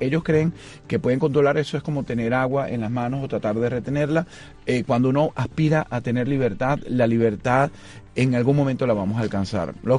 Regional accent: Venezuela; esto es una opinión como venezolano, desde el dolor, desde las entrañas

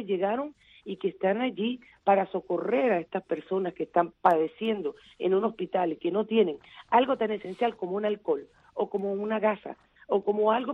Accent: Venezuela; como venezolana

